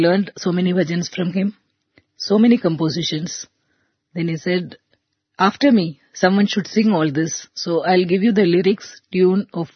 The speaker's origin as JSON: {"language": "English", "town": "Mumbai", "region": "Maharashtra", "country": "India", "said": "I am from Mumbai."}